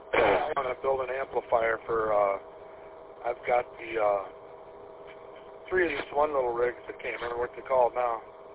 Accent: Fenton, Michigan, United States; But I know I'm from the Fenton area originally, so I'm familiar with the campgrounds down there.

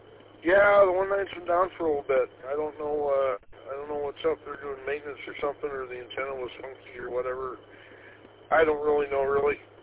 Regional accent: Gaylord, Michigan, United States; I grew up in Gaylord.

